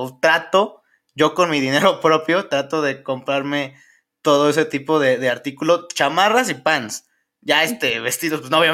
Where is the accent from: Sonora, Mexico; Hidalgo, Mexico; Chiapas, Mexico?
Hidalgo, Mexico; soy de Hidalgo. Y fíjate que en Hidalgo está un poco más tradicional el asunto de, pues de eso, de varón, mujer